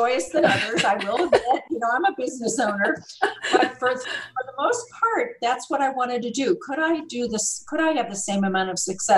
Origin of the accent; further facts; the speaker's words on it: Chicago, Illinois, United States; now in Tucson, United States; I was, Tucson, Arizona here, it's very, I grew up in Chicago.